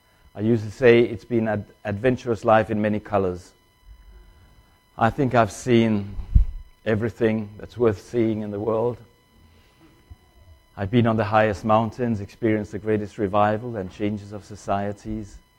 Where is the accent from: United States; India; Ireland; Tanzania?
Tanzania; moved away as an adult; also born or lived in China; So I was brought up in East Africa, a country called Tanganyika, which is Tanzania today. From I was 5 until I was 18, I lived there. And I grew up in a missionary family.